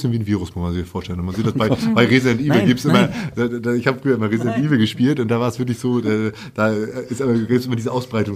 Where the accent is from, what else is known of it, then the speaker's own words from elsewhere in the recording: East Germany, Germany; ich komm ja aus dem Osten Deutschlands sozusagen, da hatten wir zu Ostzeiten ein Stadtgasnetz sozusagen.